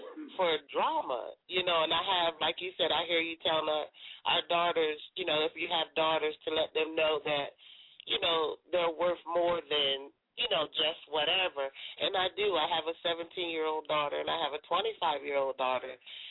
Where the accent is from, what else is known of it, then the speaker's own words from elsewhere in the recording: Norfolk, Virginia, United States; I'm from Norfolk, Virginia.